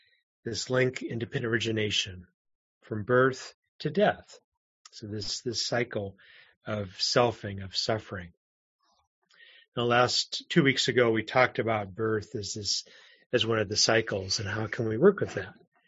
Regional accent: Southwest, United States; I grew up in the Southwest and had some sun exposure

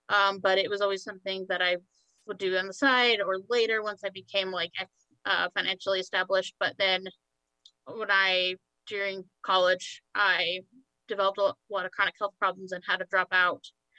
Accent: Utah, United States; I'm from Utah. It's historically like Shoshone and Ute and Paiute land.

